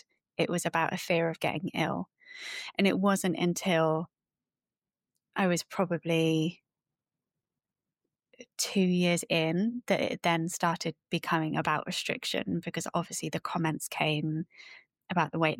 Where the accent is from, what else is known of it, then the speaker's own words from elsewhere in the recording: South West England, United Kingdom; I'm a Cornish girl, so fish was like my life growing up